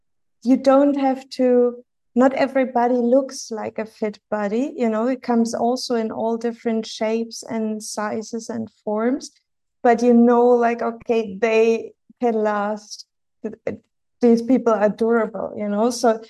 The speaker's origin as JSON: {"language": "English", "region": "Berlin", "country": "Germany", "tie": "born or raised there", "said": "so I was born and bred in Berlin. And when I was in my early 20s, Berlin really flourished with the creatives."}